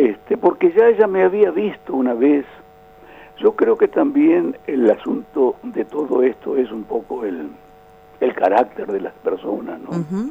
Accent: Buenos Aires, Argentina; born there; yo soy nacido físicamente en Buenos Aires

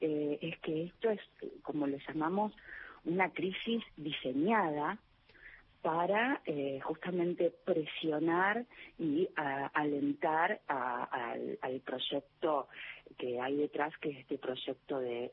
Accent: Rosario, Santa Fe, Argentina; moved away; me vine de Rosario

